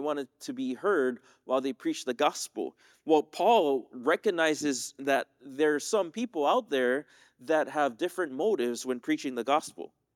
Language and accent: English; Philippines; I tell him that, you know, I'm coming from the Philippines. I'm going to Hawaii to do a co-porter program.